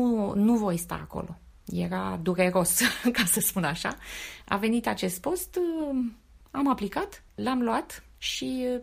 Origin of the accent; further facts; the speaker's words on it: Romania; now in Dublin, Ireland; ți se spune de unde vii, din România, de unde ai călătorit, așa, și unde locuiești. Băi, locuiesc în centru, în Liberties.